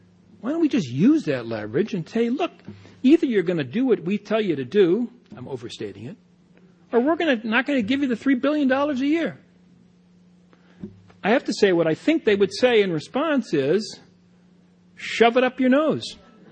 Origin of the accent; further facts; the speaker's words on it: United States; I'm not an Israeli. I'm not Jewish. All right? I am an American